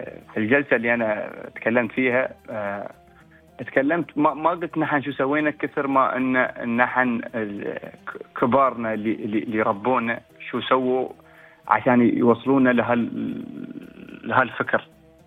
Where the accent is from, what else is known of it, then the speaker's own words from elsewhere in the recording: United Arab Emirates; نحن كاماراتيين